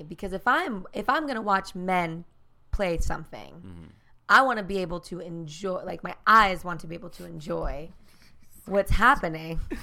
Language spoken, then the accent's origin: English; Boston, Massachusetts, United States; will always root for the Red Sox because they're from Boston, mm-hmm. and I'm from Boston